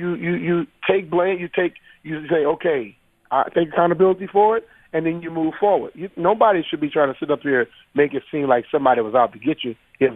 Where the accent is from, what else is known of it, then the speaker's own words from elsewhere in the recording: Louisiana, United States; I came here from Louisiana.